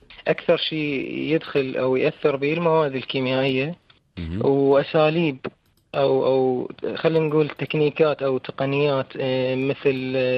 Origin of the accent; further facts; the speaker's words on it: Najaf, Najaf Governorate, Iraq; من النجف، عمري 20 سنة